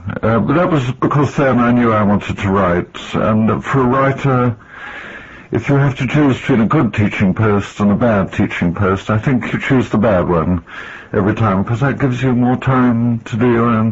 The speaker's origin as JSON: {"language": "English", "region": "England", "country": "United Kingdom", "tie": "born there", "said": "I was born near London, at the mouth of the River Thames, about 30 miles from London. I didn't really like the district where I was born. I always longed for wilder country"}